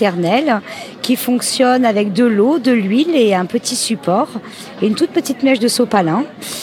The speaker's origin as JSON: {"language": "French", "region": "Auvergne-Rhône-Alpes", "country": "France", "tie": "born there", "lives_now": "Vers-Pont-du-Gard, France", "said": "Je suis née en Auvergne et sinon je vis depuis quelques années à Vers-Pont-du-Gard."}